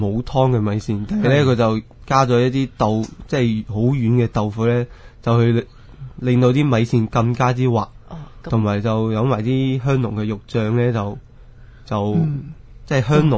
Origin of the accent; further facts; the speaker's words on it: Yunnan, China; 即系我乡下就云南出世嘅，咁啊谂住即系搵啲嘢搞下，搵啲生意，咁啊觉得即系嗰种童年嗰种味道咧，就觉得好有记忆啊